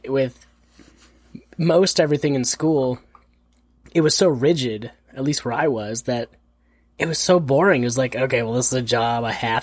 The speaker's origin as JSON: {"language": "English", "region": "Montana", "country": "United States", "tie": "born or raised there", "said": "See, and I never grew up that way, which is weird because I grew up in Montana"}